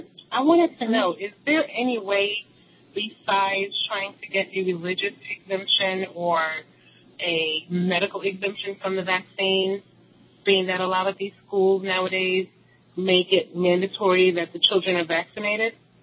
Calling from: New Jersey, United States; I'm calling from New Jersey.

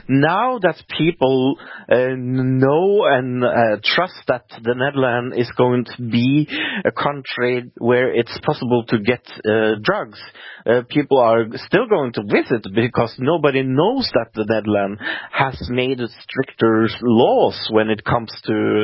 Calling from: Norway

